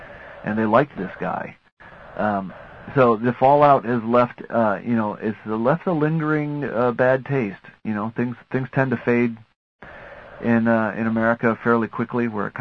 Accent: Kalamazoo, Michigan, United States; And Kalamazoo also was pretty huge. It happens to be my hometown.

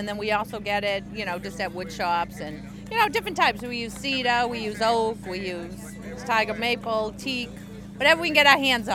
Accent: Boston, Massachusetts, United States; from Boston, and we hand make our joint holders.

